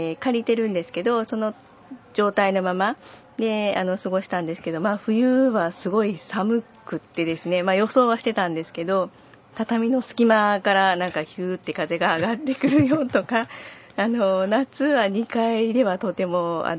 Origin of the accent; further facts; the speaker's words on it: Fukuoka, Japan; 私がもともと福岡出身で、主人が札幌出身ということもあって、まあ関西に住んでること自体が観光みたいな感じだったんです。